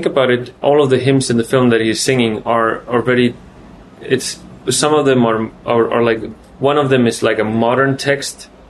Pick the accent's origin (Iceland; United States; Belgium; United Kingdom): Iceland; moved away as an adult; now in Denmark; I'm sort of between Denmark and Iceland. I'm from Iceland. I grew up there, but I moved to Denmark to study and had my children, and I'm kind of like in between.